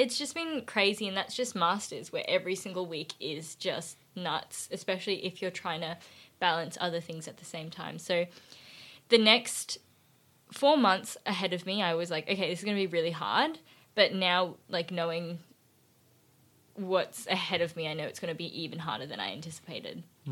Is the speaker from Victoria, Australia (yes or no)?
yes; Victoria, Australia; Okay, I'm from Victoria.